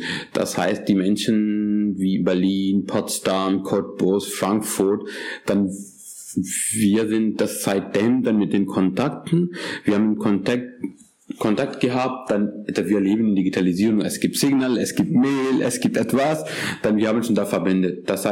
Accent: Pakistan; German is a second language; Ich komme übrigens aus Pakistan.

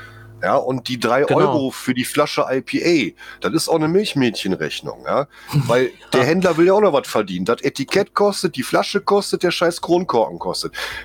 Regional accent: Düsseldorf, North Rhine-Westphalia, Germany; als Düsseldorfer hat man natürlich irgendwie auch regelmäßig mal ein Altbier im Glas.

